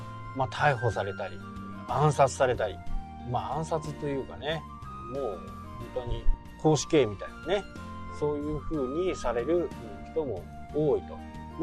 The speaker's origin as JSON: {"language": "Japanese", "region": "Hokkaido", "country": "Japan", "said": "私たち北海道民はいつね被害が来てもおかしくない"}